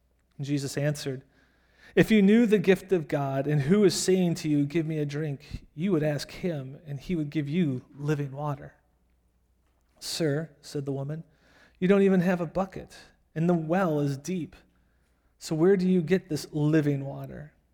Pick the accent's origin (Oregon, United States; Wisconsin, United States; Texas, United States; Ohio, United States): Ohio, United States; Cleveland; And I said, "Well, I'm not from the Detroit area, I'm from Cleveland."